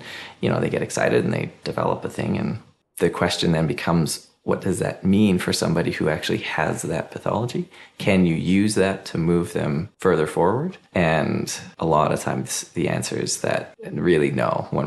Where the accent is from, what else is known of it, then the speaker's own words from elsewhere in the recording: Kelowna, British Columbia, Canada; also born or lived in Australia; now in Salmon Arm, Canada; I grew up in Kelowna and then moved to Australia and then came back, started up my clinic here.